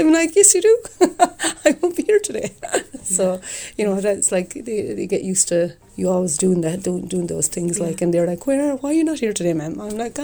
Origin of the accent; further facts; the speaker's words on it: Fines, Munster, Ireland; I'm from Fines, County Limerick.